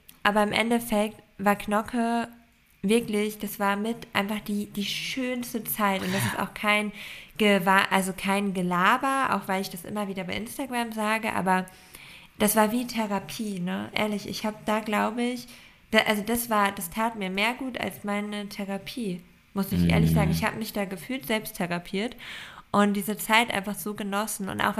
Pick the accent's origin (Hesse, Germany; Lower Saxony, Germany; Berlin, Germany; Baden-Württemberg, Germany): Lower Saxony, Germany; Bei uns in Ostfriesland